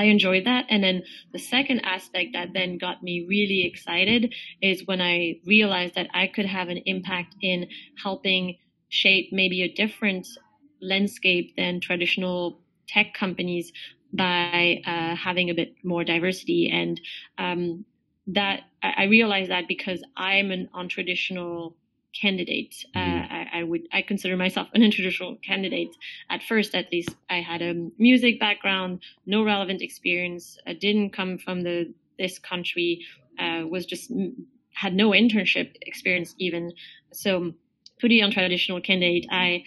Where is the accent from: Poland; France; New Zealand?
France; Paris, Île-de-France; also born or lived in London; now in United States; So I'm originally from Paris, France. I lived in London for a little bit and then moved to the US 8 years ago